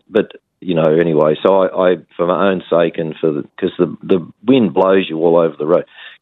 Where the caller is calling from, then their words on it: Lightning Ridge, New South Wales, Australia; I'm calling you from Lightning Ridge.